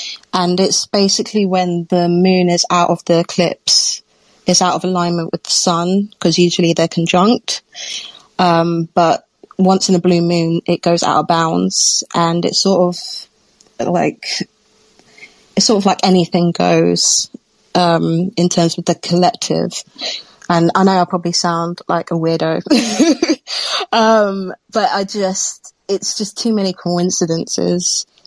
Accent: London, United Kingdom; now in Brighton, United Kingdom; I'm in south of England, Brighton, but I'm a Londoner, born and raised.

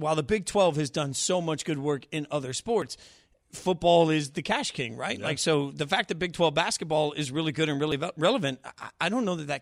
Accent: Las Vegas, Nevada, United States; Look, I grew up in Vegas.

